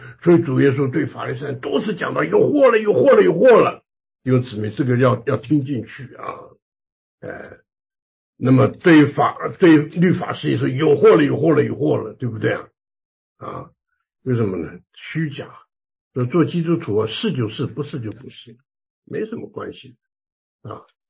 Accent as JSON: {"language": "Chinese", "country": "China", "said": "我们中国人常常讲吃人的嘴软了"}